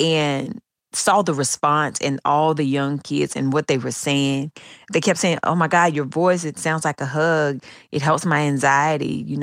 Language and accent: English; the South, United States; when I was little, growing up in the South, you know, my mom and my granny and my aunts, they were all really great cooks.